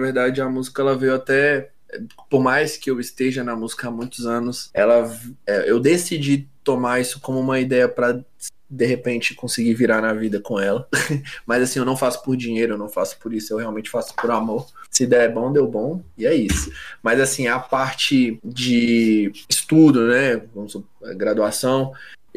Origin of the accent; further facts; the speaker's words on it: Brasília, Federal District, Brazil; Eu sou de Brasília, né? Eu vim daqui e é isso.